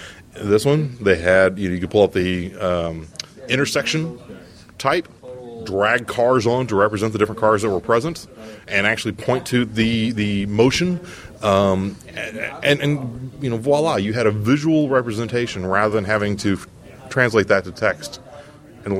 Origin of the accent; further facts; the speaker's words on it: Arkansas, United States; But the one, yeah, I grew up in Arkansas.